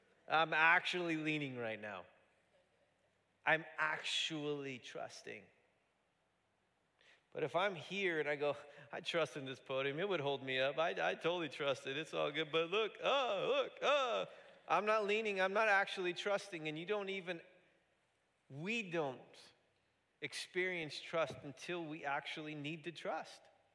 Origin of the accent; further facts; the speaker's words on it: Fullerton, California, United States; It makes way more sense to plant in Fullerton. I grew up in Fullerton.